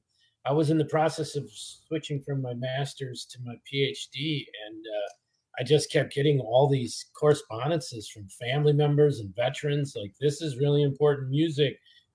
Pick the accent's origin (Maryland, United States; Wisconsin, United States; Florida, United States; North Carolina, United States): Wisconsin, United States; Eagle River; also born or lived in Milwaukee; I was born in Milwaukee, Wisconsin, raised in Eagle River, Wisconsin, to go to college, I joined the military at 17, Wisconsin Army National Guard, 724th out of Tomahawk, Wisconsin.